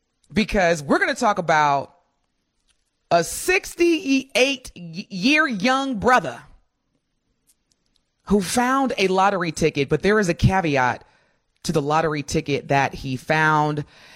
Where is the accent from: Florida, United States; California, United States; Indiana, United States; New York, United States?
Indiana, United States; Evansville; every time I tell someone I'm from Evansville